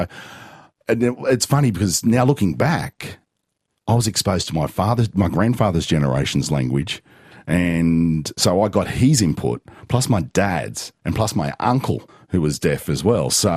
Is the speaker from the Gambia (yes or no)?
no; Sydney, New South Wales, Australia; I grew up in Western Sydney. Western Sydney in my day was just bushland and it was beautiful.